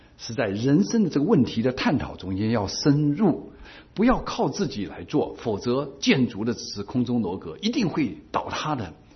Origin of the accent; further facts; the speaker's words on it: China; 身为中国人的福分就是我们什么都吃，又很会做啊